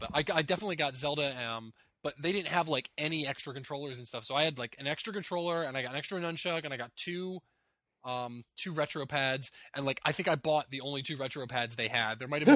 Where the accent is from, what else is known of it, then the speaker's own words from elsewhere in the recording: New Jersey, United States; now in Florida, United States; Well, I'm from New Jersey, and like before I moved to Florida, 30 degrees wasn't that cold